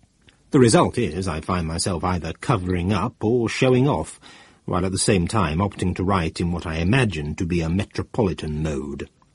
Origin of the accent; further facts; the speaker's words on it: Leeds, Yorkshire and the Humber, United Kingdom; I was born and brought up in Leeds, where my father was a butcher.